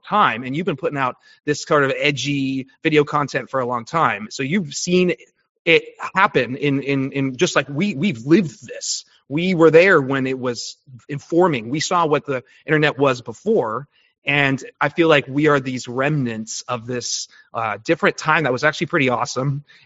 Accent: California, United States; I grew up in California, so I was surrounded by the liberal thing, but I never really took to it.

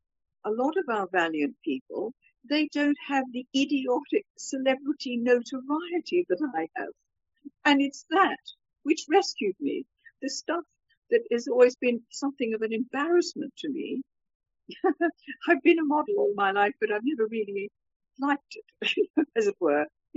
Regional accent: England, United Kingdom; I understood why the German woman said that to us as English people

